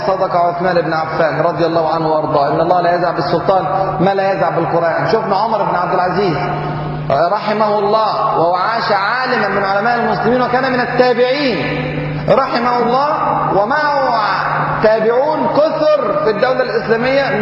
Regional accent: Egypt; ده احنا عندنا في مصر كمان رحمه شويه

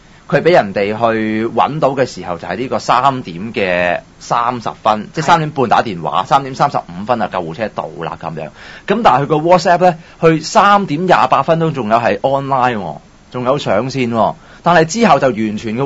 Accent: Hong Kong; 即對於我們香港人來講呢，有什麼的看法呢

